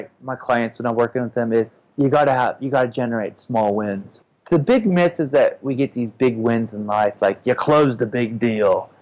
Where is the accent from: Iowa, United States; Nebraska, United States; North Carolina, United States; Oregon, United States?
Oregon, United States; Eugene; I love my hometown. Eugene, Oregon.